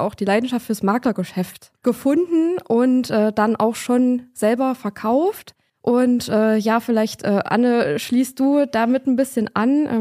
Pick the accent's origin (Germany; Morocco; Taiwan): Germany; Thuringia; Also wir kommen beide tatsächlich nicht aus Gera, aber aus der Umgebung.